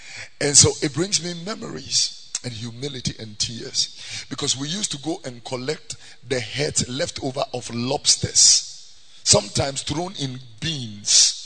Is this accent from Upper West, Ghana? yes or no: no; Abeka, Greater Accra, Ghana; This is the area where I was born. I was born here in Tesano. I grew up here in Abeka and Fadama. This is my birth community.